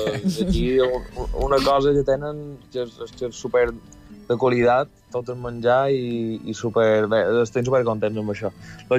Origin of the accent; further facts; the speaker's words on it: Felanitx, Balearic Islands, Spain; Jo som de Felanitx, de Puerto Colom.